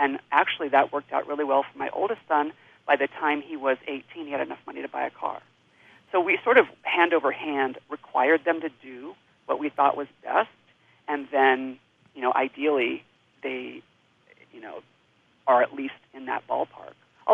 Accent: Coronado, California, United States; I was born and raised in Coronado.

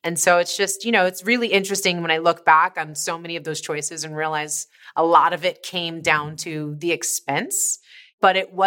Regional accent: Brooklyn, New York, United States; born there; I was born in Coney Island, Brooklyn.

